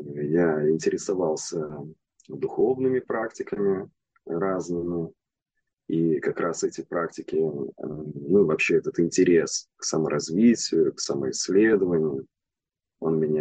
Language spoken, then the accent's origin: Russian; Odesa, Odesa Oblast, Ukraine; Неужели в моем родном городе, в Одессе, открылся центр осознанности